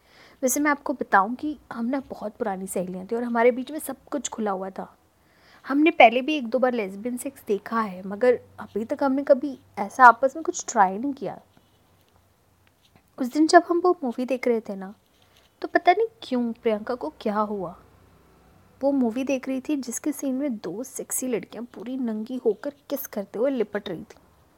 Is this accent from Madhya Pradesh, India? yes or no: yes; Madhya Pradesh, India; और मैं एमपी की रहने वाली हूँ, यानी मध्य प्रदेश।